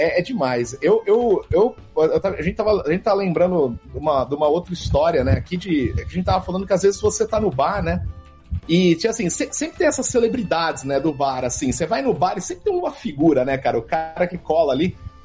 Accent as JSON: {"language": "Portuguese", "country": "Brazil", "said": "Ele falou, pô, cara, tá bebendo, aí que legal, de onde você é? Eu sou do Brasil."}